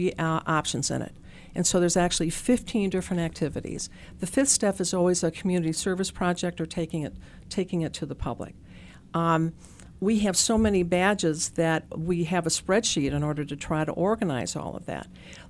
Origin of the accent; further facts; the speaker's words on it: Port Huron, Michigan, United States; I was raised in Port Huron, which is a very big hockey town